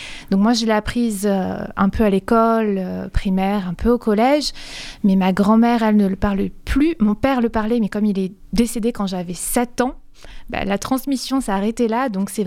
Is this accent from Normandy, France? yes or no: no; Corsica, France; now in Marseille, France; J'ai grandi en Corse, dans l'extrême sud, et je suis venue à Marseille pour continuer mes études musicales au conservatoire, en chant lyrique à la base.